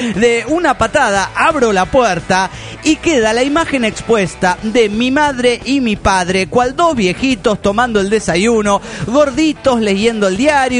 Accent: Tepic, Nayarit, Mexico; de Tepic, Nayarit, México.

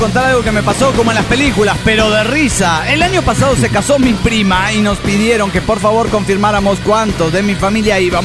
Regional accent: Los Cabos, Baja California Sur, Mexico; de los Cabos, Baja California.

